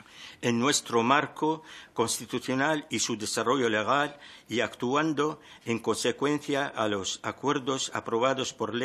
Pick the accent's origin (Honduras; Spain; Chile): Spain; como musulmanes españoles conviviendo y trabajando hombro con nuestros conciudadanos, compañeros y hermanos de otras confesiones o convicciones, construyendo juntos un país fuerte, unido y próspero